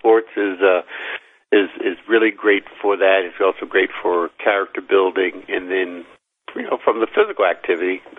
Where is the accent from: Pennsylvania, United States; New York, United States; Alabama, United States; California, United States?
Pennsylvania, United States; Philadelphia; And I was reflecting on when I grew up in Philadelphia, although I didn't play football, but I'm definitely an Eagles fan.